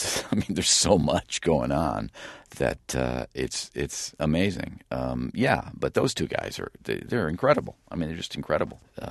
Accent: Illinois, United States; John's from Chicago, and I'm from Illinois.

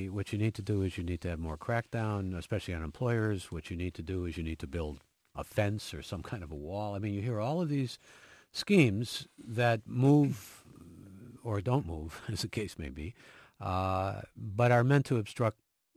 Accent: San Diego, California, United States; This kind of thing did not happen when I was growing up in San Diego.

